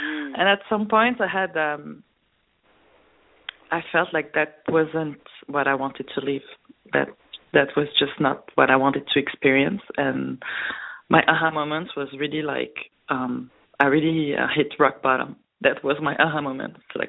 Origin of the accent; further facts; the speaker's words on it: France; English is a second language; I'm from France, as you said.